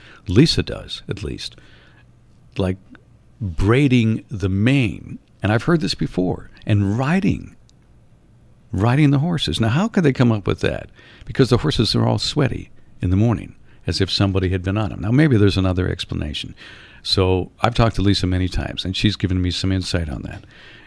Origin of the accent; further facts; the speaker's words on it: Norway, Michigan, United States; It's not far from my hometown in Norway, Michigan.